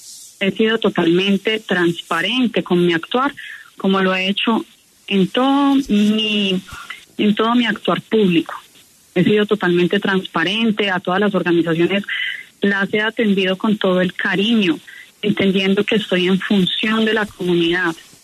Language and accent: Spanish; Neira, Caldas, Colombia; Soy una mujer de Neira Caldas, un municipio del centro sur de nuestro departamento, una mujer que creció en el campo, hija de un campesino